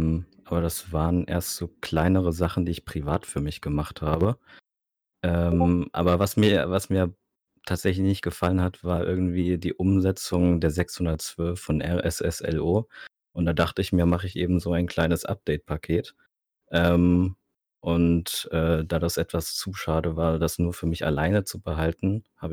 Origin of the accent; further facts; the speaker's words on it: Bavaria, Germany; Ich bin 20 Jahre alt und komme aus der Nähe von Würzburg.